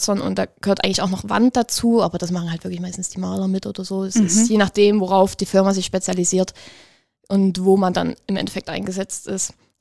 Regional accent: Dresden, Saxony, Germany; Ich komme ursprünglich aus Dresden. Oder aus der Nähe von Dresden. Eigentlich bin ich vom Dorf aufgewachsen.

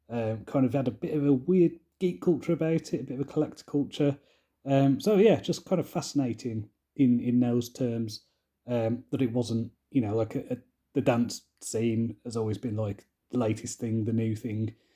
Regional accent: Wolverhampton, West Midlands, United Kingdom; And so it was really popular in my hometown of Wolverhampton.

